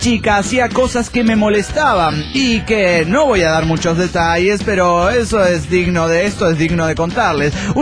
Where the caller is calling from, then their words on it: Nezahualcóyotl, State of Mexico, Mexico; de Netzahualcóyotl.